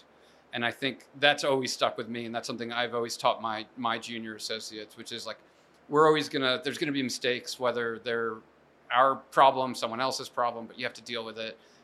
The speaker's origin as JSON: {"language": "English", "town": "Ridgewood", "region": "New Jersey", "country": "United States", "said": "So I'm from Northern New Jersey, Ridgewood, New Jersey."}